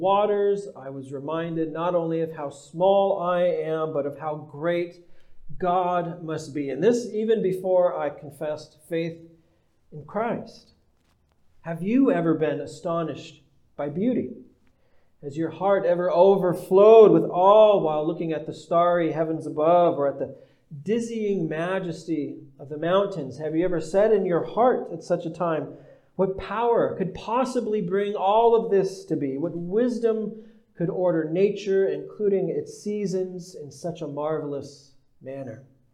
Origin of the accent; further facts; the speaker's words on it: San Diego, California, United States; I grew up in San Diego. I grew up about 15 minutes away from the ocean.